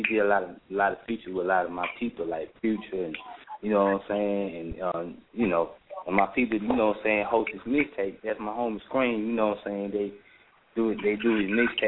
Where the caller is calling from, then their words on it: Decatur, Georgia, United States; man. I'm calling out from the Decatur, man.